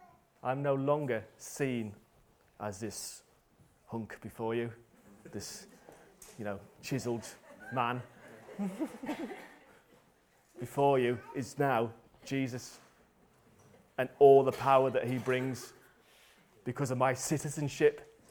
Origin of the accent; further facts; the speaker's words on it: Dublin, Ireland; born there; I was born in Dublin, yet have a British citizen passport